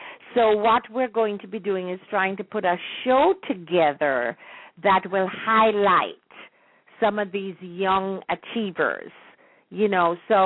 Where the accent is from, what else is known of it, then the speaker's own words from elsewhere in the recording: Jamaica; So I remember those precious nursery rhymes or memory gems as we were growing up in Jamaica.